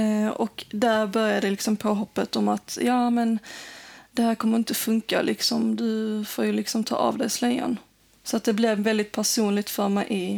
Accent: Iraq; Jag är från Irak.

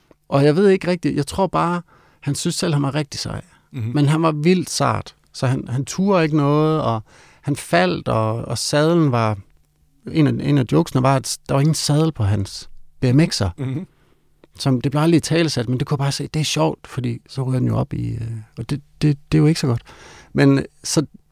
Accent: Give, Central Denmark Region, Denmark; Jeg voksede op i Give.

